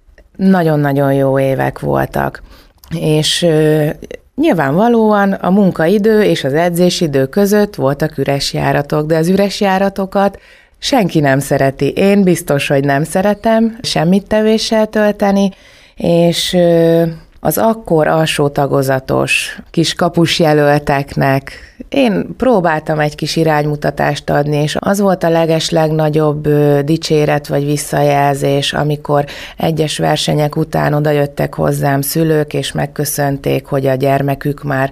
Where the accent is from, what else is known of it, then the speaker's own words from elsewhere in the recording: Kiskunhalas, Bács-Kiskun, Hungary; Kiskunhalas mindig is a szívem csücske marad, és igazi lokálpatriótaként én soha nem szakadtam el szülővárosomtól.